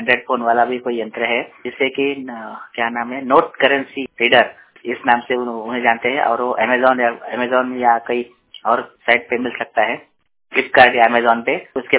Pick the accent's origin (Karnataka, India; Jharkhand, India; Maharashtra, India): Maharashtra, India; Yavatmal; मैं जिला यवतमाल से हूँ, महाराष्ट्र से 100% ब्लाइंड।